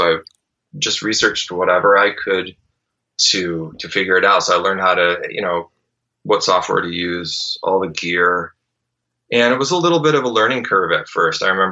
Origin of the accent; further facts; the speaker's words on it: Detroit, Michigan, United States; And I was introduced to his music when I was a teenager from my guitar teacher growing up in Detroit